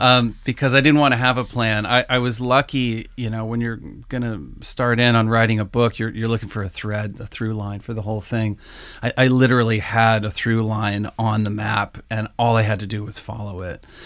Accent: Southwest Harbor, Maine, United States; Well, I grew up in Southwest Harbor, which is on Mount Desert Island, Acadia National Park, you've probably heard of.

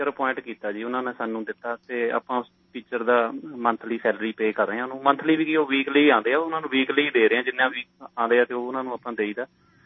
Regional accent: Punjab, India; ਅਤੇ ਸਾਡਾ ਪਿੰਡ ਤਿੰਨ ਪੰਚਾਇਤਾਂ ਜੀ ਸਾਡੇ ਪਿੰਡ ਦੀਆਂ, ਪਹਿਲਾਂ ਹੁਸ਼ਿਆਰਪੁਰ ਜ਼ਿਲ੍ਹਾ ਹੁੰਦਾ ਸੀ ਤੇ ਹੁਣ ਨਵਾਂ ਸ਼ਹਿਰ ਬਣਿਆ ਹੋਇਆ ਉਦੋਂ ਦਾ, ਇਹ ਸੈਕਿੰਡ ਬਿਗੈਸਟ ਪਿੰਡ ਹੈ ਜੀ ਸਾਡਾ ਨਵਾਂ ਸ਼ਹਿਰ ਦੇ ਵਿੱਚ

